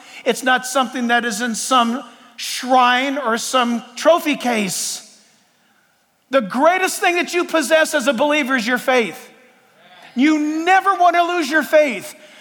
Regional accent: San Diego, California, United States; I know when we were growing up in San Diego, we had, I don't know why, but we had a bunch of reeds near our house.

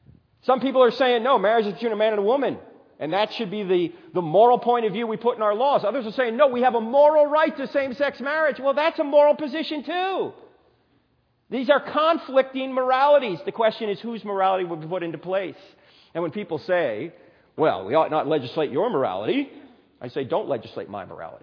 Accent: New Jersey, United States; In fact, I'm originally from New Jersey. Forget about it.

